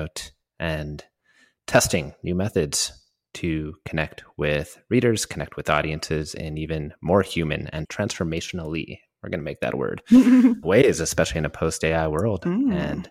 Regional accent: Canada; And I'm super Canadian and didn't want to correct people, so that became a thing.

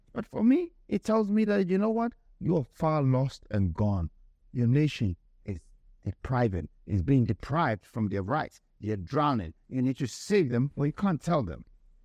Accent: Ghana; I'm from Ghana.

